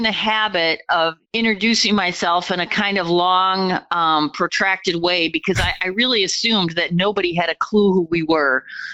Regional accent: Wausau, Wisconsin, United States; growing up in Wausau, I thought I couldn't wait to get out.

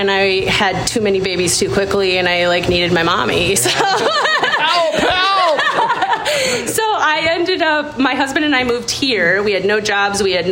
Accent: Appleton, Wisconsin, United States; also born or lived in California; now in Wausau, United States; So we moved here from California. I grew up in Appleton, and my parents moved to Wausau a handful of years ago from Appleton

